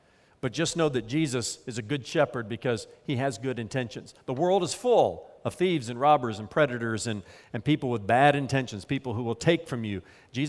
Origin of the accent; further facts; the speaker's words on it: Indiana, United States; When I was growing up in Indiana, one of our friends down the street, they got a dog, a family dog, and they named him Zero.